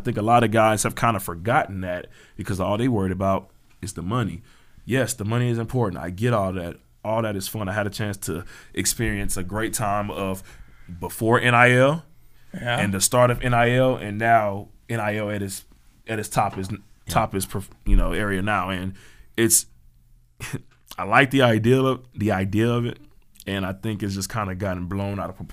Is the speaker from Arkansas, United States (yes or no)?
no; Houston, Texas, United States; now in West Texas, United States; Yeah, I came from Houston. He came from the Dallas area, and now we're country boys.